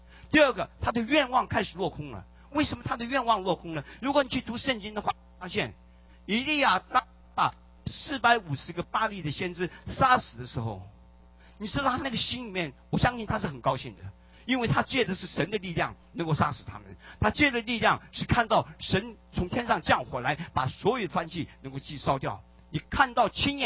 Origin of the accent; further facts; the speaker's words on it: China; 我们中国人常常看到隔壁的家的草就比我自己家的草要绿啊，所以我们中国人就是在攀比啊